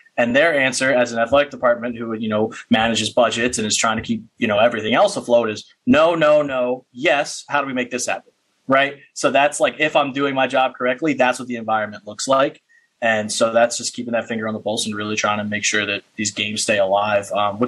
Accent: Paulsboro, New Jersey, United States; You know, I'm from Paulsboro, New Jersey. So, I mean, not the best area, right? I went to a private high school instead of Paulsboro High School.

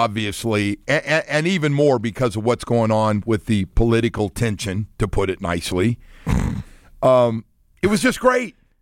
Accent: California, United States; Even growing up in Northern California.

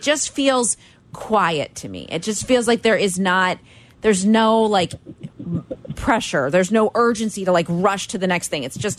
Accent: Florida, United States; I like winter. I don't know why. I grew up in Florida. Like, what is wrong with me?

